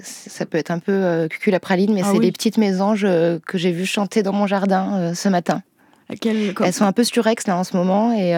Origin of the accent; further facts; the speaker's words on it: Nouvelle-Aquitaine, France; on vient des Deux-Sèvres toutes les deux.